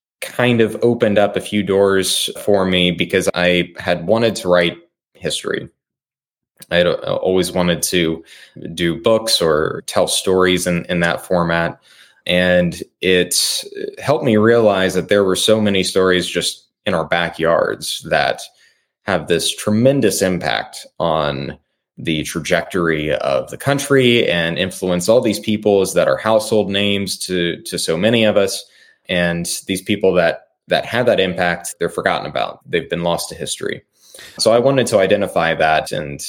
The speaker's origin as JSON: {"language": "English", "town": "Ironton", "region": "Ohio", "country": "United States", "tie": "born or raised there", "said": "I knew that he came from Ripley, Ohio, not too far away from where I grew up in Ironton."}